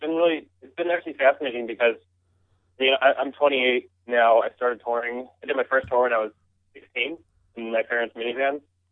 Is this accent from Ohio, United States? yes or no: no; New Jersey, United States; that's like the closest that we get to where we were when we were 16 years old growing up in Jersey.